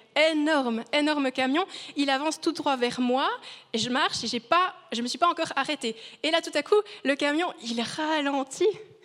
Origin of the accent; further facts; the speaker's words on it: Biel, Bern, Switzerland; Je viens du canton de Berne à Bienne, ce n'est pas comme ça que ça marche.